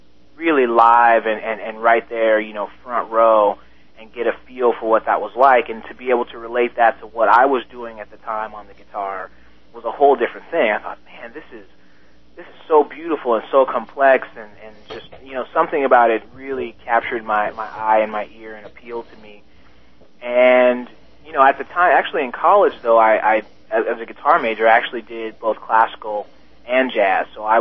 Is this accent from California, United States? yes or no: yes; Pittsburg, California, United States; also born or lived in Oklahoma City; I grew up in Pittsburgh, California. I was actually born in Oklahoma City.